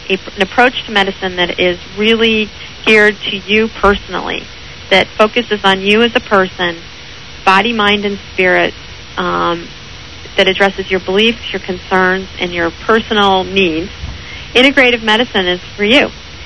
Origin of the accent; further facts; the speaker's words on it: Chicago, Illinois, United States; No, I'm from Chicago, but my husband's from Brooklyn.